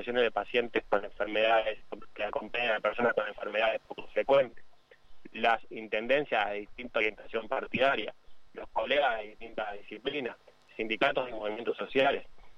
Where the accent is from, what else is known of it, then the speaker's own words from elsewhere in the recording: Argentina; Nosotros tenemos muchas cosas buenas e históricas de las cuales enorgullecernos como argentinos